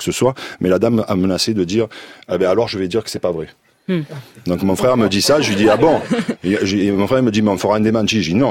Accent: France; comme je suis français

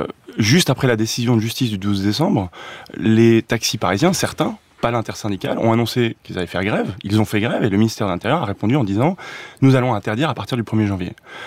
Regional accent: France; en tant que Français

